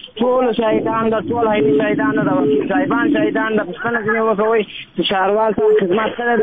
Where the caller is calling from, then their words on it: Ghazni, Afghanistan; زه یو وطن د غزنی باشنده یم.